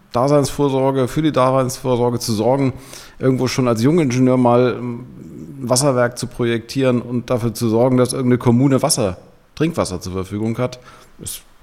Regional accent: Winsen, Lower Saxony, Germany; Ich bin in Winsen in der Luhe geboren worden, bin da auch aufgewachsen. Winsen in der Luhe muss man nicht unbedingt kennen, ja. Als Niedersachser eigentlich schon, aber für die überregional sind, kleiner Ort in der Nähe von Hamburg.

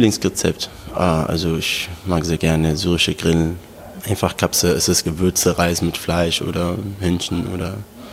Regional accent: Aleppo, Aleppo Governorate, Syria; German is a second language; Ich komme aus Syrien, Aleppo, 28 Jahre alt.

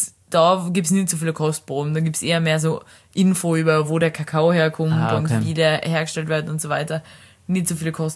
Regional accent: Carinthia, Austria; accent: Carinthian; sie ist unglaublicher Fan von meinem Kärntner Dialekt.

